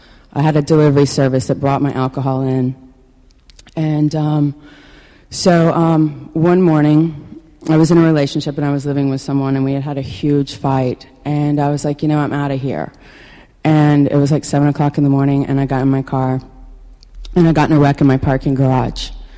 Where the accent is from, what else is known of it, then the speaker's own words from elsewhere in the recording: the South, United States; And, you know, I'm from the South, and, you know, we're like, you know, I was brought up in the church.